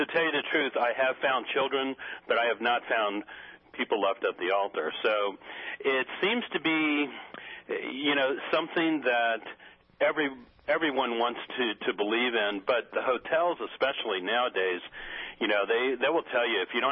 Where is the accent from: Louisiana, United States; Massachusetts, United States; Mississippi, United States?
Louisiana, United States; New Orleans; Well, you know, Peter, ironically, I grew up in New Orleans originally.